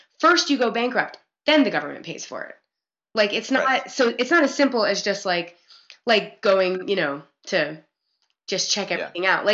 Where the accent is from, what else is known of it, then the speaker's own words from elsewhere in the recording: New York City, New York, United States; I grew up in New York City. Everyone lived in apartments.